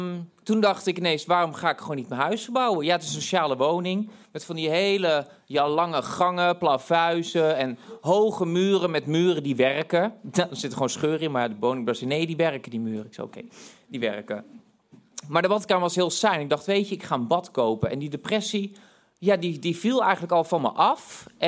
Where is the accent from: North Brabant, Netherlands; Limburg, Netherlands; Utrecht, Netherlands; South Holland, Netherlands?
North Brabant, Netherlands; Tilburg; ik kwam uit Tilburg. En ik had net heel mijn jeugd in een psychiatrische inrichting doorgebracht. Dus het was weer met schoorvoetend kwam ik terug de maatschappij in. Dus ik had een eigen huisje in Tilburg, de provincie Brabant, in een Finex-wijk.